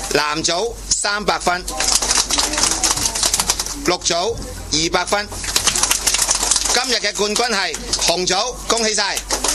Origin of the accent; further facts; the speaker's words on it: Hong Kong; 那两只熊猫我们香港人将它命名为什么？